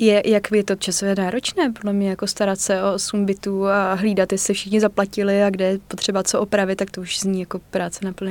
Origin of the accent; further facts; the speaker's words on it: Prague, Czechia; My jsme z Prahy